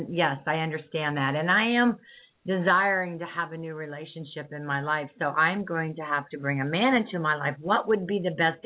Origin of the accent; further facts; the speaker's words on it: Midwest, United States; And, of course, I'm from the Midwest, so that's just how we did it.